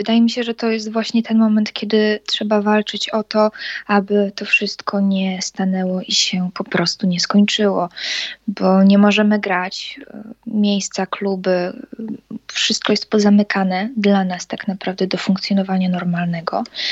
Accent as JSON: {"language": "Polish", "town": "Wasilków", "region": "Podlaskie Voivodeship", "country": "Poland", "said": "Jesteśmy z Białegostoku, to znaczy ja pochodzę z Wasilkowa, Adrian z Białegostoku"}